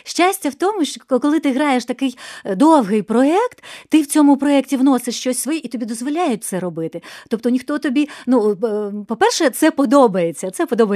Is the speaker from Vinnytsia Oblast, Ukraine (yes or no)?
no; Kyiv, Ukraine; Я корінна киянка.